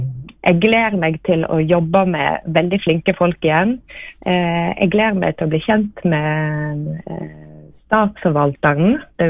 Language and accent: Norwegian; Gaupne, Vestland, Norway; Jeg vokste opp I Luster. Jeg flyttet dit når jeg var 6 år. Jeg har hatt en fantastisk barndom der I Gaupne